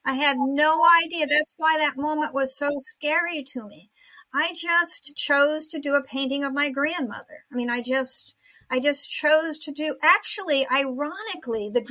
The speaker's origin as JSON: {"language": "English", "region": "Connecticut", "country": "United States", "tie": "born or raised there", "lives_now": "Westerly, United States", "said": "I decided to move back to where I grew up. I grew up in Connecticut and I moved back. I moved to Rhode Island, which is right on the border."}